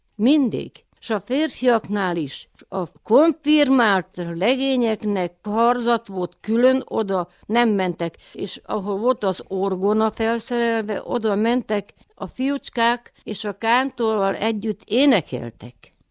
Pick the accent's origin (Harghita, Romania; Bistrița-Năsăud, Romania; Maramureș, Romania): Bistrița-Năsăud, Romania; Magyardécse; Addig magyar dédsébe laktunk, onnan költözött ide a család.